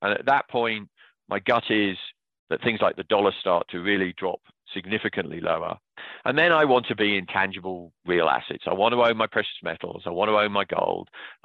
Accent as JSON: {"language": "English", "country": "United Kingdom", "said": "I'm a Brit."}